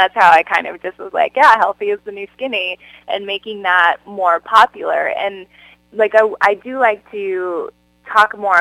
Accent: Wyoming, United States; I come from Wyoming. I come from the Midwest.

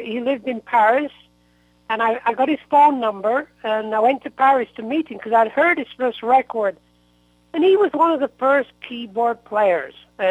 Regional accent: North West England, United Kingdom; I'm from just the north of Manchester.

